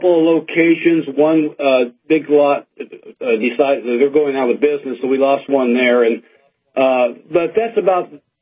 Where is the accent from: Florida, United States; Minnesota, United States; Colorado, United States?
Minnesota, United States; Minneapolis; I came from Minneapolis, and what they did there was that they go shop with the cop or shop with the kids